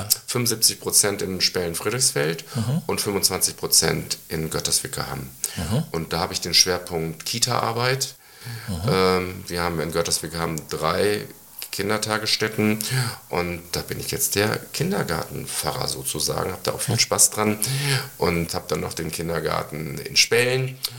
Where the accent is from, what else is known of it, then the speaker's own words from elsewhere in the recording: Moers, North Rhine-Westphalia, Germany; born there; Ich komme ja gebürtig aus Mörs und habe also schon auch Wurzeln so am Niederrhein, linker Niederrhein zwar.